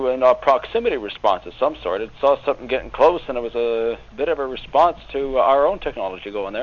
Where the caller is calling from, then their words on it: North Bay, Ontario, Canada; I'd like to say I'm calling from Mars, but unfortunately I'm in North Bay, Ontario.